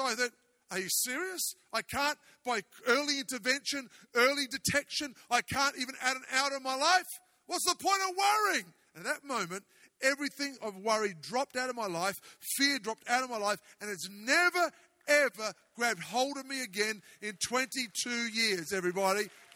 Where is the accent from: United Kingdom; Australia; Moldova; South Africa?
Australia; now in Phoenix, United States; the city I'm from in Australia is like this about 2 weeks of the year, not 15 weeks.